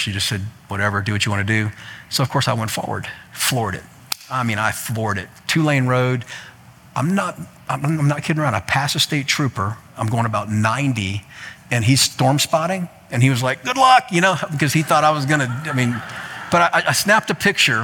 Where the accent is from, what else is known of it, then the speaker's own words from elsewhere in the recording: Iowa, United States; but I'm from Iowa. We don't, you know, tornadoes are a Tuesday around here.